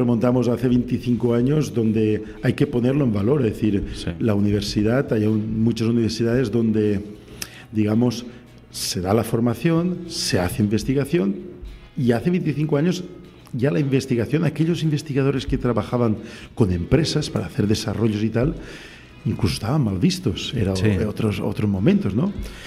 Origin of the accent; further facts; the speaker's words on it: La Font d'en Carròs, Valencian Community, Spain; born there; yo nací en la Fonda en Carràs, que es un pueblo de unos 3.400 habitantes que está ahí casi en la frontera en Alicante, sí. En la Safor, digamos al lado de Oliva